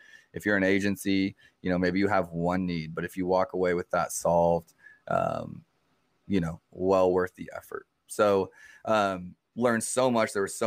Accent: Kansas City, Missouri, United States; And I'm from Kansas City

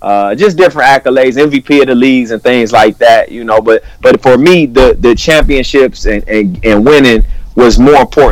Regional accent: Warrensville, Ohio, United States; Played there before transferring to Warrensville, where I grew up in Warrensville.

